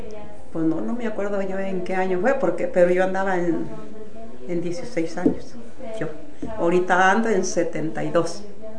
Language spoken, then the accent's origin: Spanish; Cuerámaro, Guanajuato, Mexico; now in United States; Yo soy de Cuéramaro, Guanajuato.